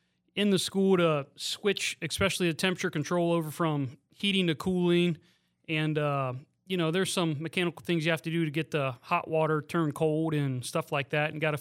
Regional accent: Cranberry Prairie, Ohio, United States; Yeah, so I grew up in Cranberry Prairie, Ohio, just outside of town here in the little suburb out there. Grew up on the family farm.

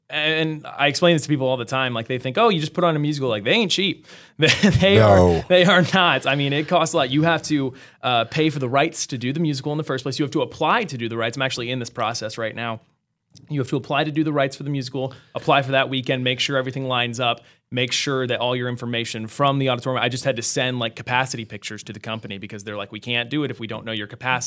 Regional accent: Anna, United States; So I'm from Anna originally. I got a job back here in 2019 teaching second grade.

